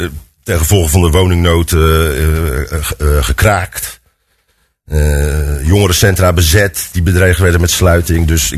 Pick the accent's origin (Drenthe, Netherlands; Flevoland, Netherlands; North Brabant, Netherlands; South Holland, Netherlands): South Holland, Netherlands; Ridderkerk; born there; now in Capelle aan den IJssel, Netherlands; 53 jaar, geboren in Ridderkerk, inmiddels 15 jaar woonachtig in Capelle